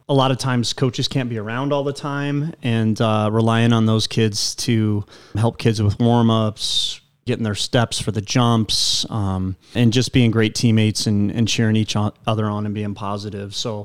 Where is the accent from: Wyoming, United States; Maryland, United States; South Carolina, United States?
Wyoming, United States; Riverton; You know, when I was growing up in Riverton a long time ago